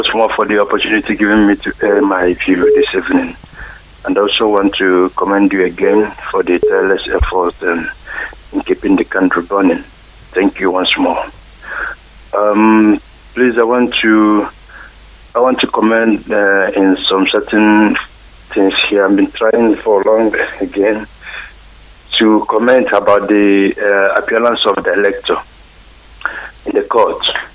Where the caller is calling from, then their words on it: Durban, KwaZulu-Natal, South Africa; I'm calling from South Africa.